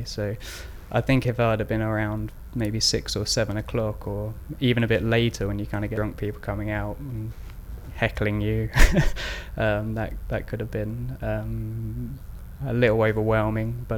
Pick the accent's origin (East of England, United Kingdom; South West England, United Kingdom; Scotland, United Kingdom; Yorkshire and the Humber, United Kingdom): East of England, United Kingdom; Cambridge; now in Staines, United Kingdom; I'm originally from Cambridge. My date of birth is 4th of September 1983. I'm currently living in Staines.